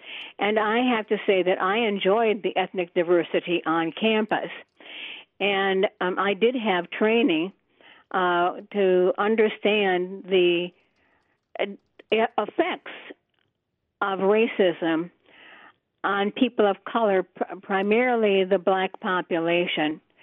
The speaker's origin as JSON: {"language": "English", "town": "Oregon", "region": "Wisconsin", "country": "United States", "said": "Yes, hi. I'm from Oregon, Wisconsin, south of Madison. I'm 82 years of age at this point."}